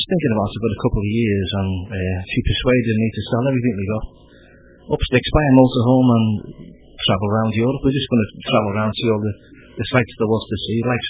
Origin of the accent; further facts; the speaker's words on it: Edinburgh, Scotland, United Kingdom; I was brought up in Edinburgh, but every year we'd come back to my mother's side of the family, the Scousers and Irish, and my dad's side is from Edinburgh and the Isle of Skye.